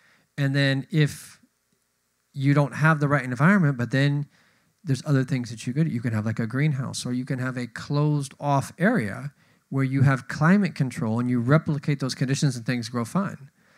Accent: California, United States; And I'm originally from the Bay Area. The Bay Area is known for microclimates.

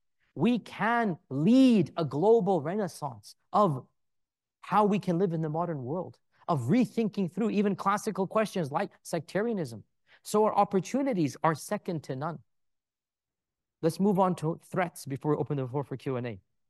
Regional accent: Karachi, Sindh, Pakistan; And in that list as well was Karachi, Pakistan, which was shocked to me because I'm from Karachi, but I'm not speaking to them in Urdu.

